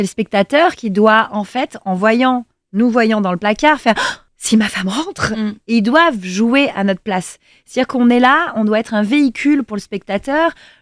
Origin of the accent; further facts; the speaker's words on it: Montpellier, Occitanie, France; je viens de Montpellier, je voulais faire ce métier.